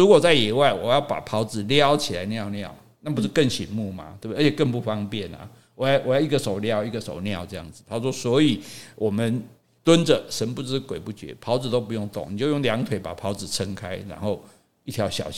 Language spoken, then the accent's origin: Chinese; Taiwan; 因为我们都是台湾人嘛